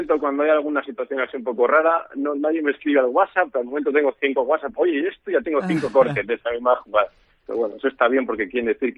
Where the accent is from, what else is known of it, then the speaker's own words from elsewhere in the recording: Villada, Castile and León, Spain; cuando estoy arbitrando un partido así de forma light en mi pueblo, en Villada